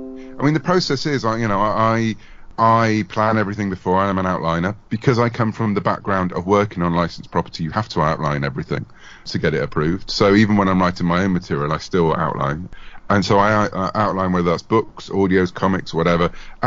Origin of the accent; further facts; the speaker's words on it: United Kingdom; you probably tell from my accent, I either belong to the Empire or I'm British.